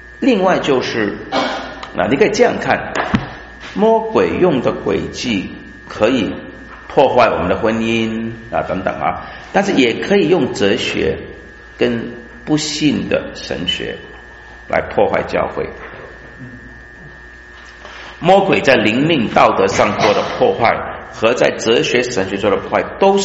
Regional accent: China; 但是呢巴特我们中国人中间也有一些是不合乎圣经的离经的教导，这样讲比较稳妥一点。

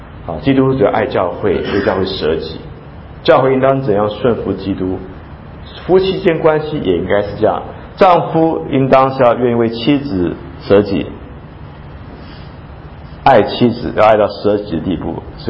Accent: China; 他很聪明，研究过我们中国人哈，真的中国人呐、啊。

